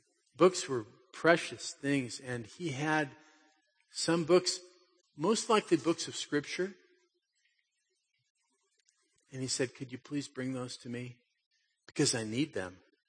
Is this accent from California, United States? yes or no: yes; California, United States; I'm freezing cold. I'm from Southern California. What is this place?